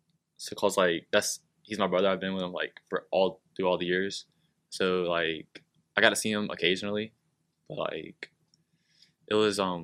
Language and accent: English; Winston-Salem, North Carolina, United States; born there; Yeah, I was born in Winston-Salem. I think I started foster care at the age of 10, I believe.